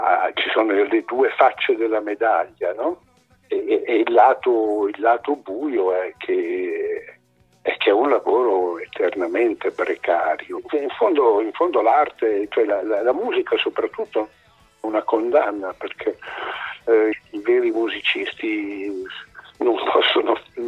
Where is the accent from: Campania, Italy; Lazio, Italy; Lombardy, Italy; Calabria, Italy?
Lombardy, Italy; io sono lombardo e non solo, sono di origini bergamasche, i miei cugini, i miei parenti sono tutti a Bergamo